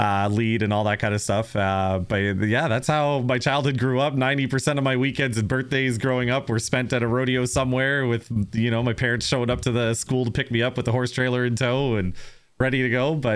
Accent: Pendleton, Ontario, Canada; So I grew up in a little town in Ontario called Pendleton, a little tiny town on a horse farm.

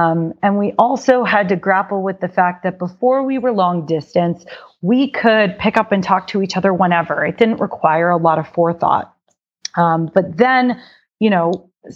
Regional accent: Dallas, Texas, United States; now in Miami, United States; I moved to Miami, knowing nobody. I didn't have a network there. We went to school in Boston. I'm from Dallas originally.

